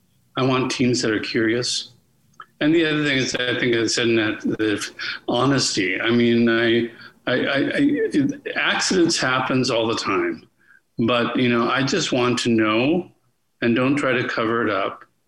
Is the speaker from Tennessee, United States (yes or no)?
no; Minnesota, United States; I went to college, a little college in Minnesota. I grew up in Minnesota, and I ended up in the drama department.